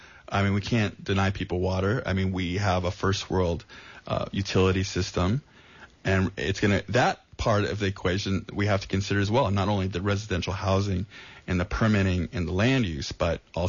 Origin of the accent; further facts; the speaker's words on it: Santa Cruz, California, United States; I'm from Santa Cruz. This is my hometown. And so I grew up here in my youth. I went to college here.